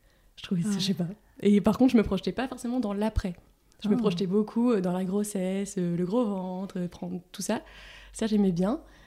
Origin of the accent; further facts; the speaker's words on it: Lille, Hauts-de-France, France; j'ai 31 ans, je suis lilloise, je suis maman de Billy qui a 9 mois, qui est une fille. Et je suis de formation juriste, mais reconvertie, et je suis en train d'ouvrir mon coffee shop à Lille, dans le Vieux-Lille.